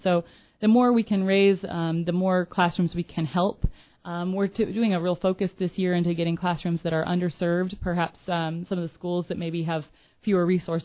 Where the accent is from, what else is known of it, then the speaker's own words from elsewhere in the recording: Quincy, United States; I'm a mom, and I know that I would love for my son to have the arts opportunities that I had growing up in Quincy.